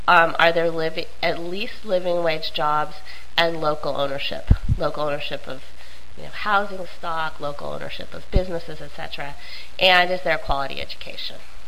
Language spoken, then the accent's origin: English; Oakland, California, United States; I come from Oakland in California